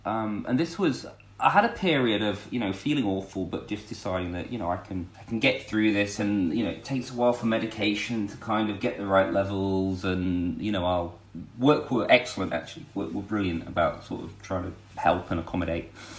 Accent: North West England, United Kingdom; now in North Oxfordshire, United Kingdom; Well, we live in rural North Oxfordshire.

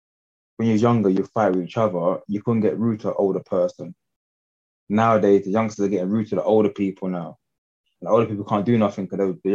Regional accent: London, United Kingdom

